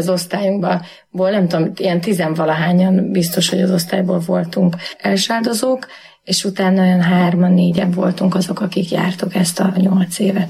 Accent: Subotica, Vojvodina, Serbia; szabadkai vagyok

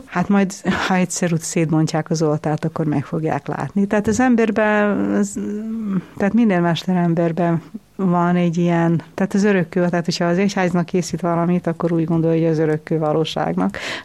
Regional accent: Subotica, Vojvodina, Serbia; Szabadkán nőttem föl, az 5. körben, a Halasi úton, azt most úgy hívják, hogy Karagyorgyev út

